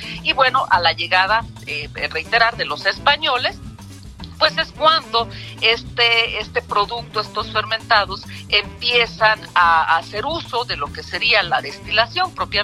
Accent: Mexico; algo tan tradicional y que nos identifica como mexicanos

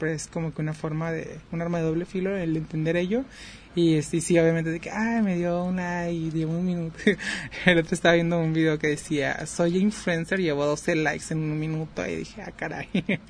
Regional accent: Mexico; Como todo mexicano

